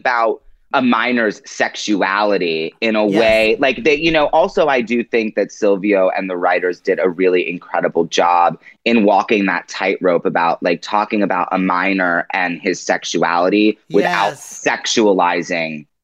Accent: Pennsylvania, United States; born there; Yeah, I was born like right outside of Philly.

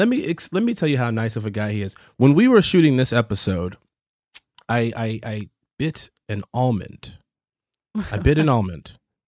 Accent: Chicago, Illinois, United States; I'm from Chicago and I don't have an accent.

